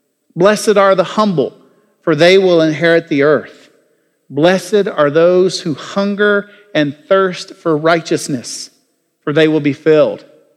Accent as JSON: {"language": "English", "town": "Jackson", "region": "Tennessee", "country": "United States", "tie": "born or raised there", "moved": "as an adult", "said": "Well, I grew up in Jackson, Tennessee. I was kind of a southern boy. My parents were from Ohio, so in many ways, I kind of felt like I was on the outside looking in, but I learned a lot of the southernisms that was going on."}